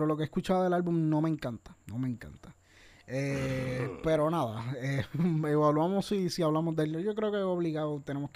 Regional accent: Puerto Rico; no es por menospreciar las personas que de Puerto Rico ni nada así, porque somos puertorriqueños

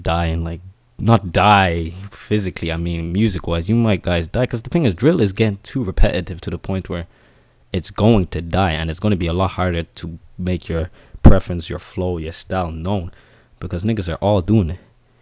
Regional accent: Ireland; especially being a black guy. Born and raised in Ireland.

